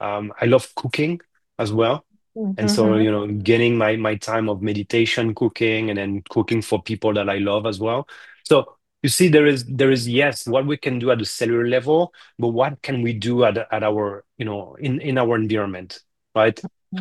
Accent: France; now in New York, United States; I'm from France, I live in New York, so friends I don't see all the time, but I grew up with, I went to med school

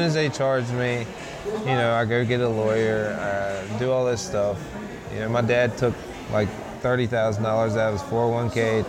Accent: West Virginia, United States; I was born in Virginia, but I'm originally from West Virginia. I have a big family, more on my father's side than my mother's side, but big support group.

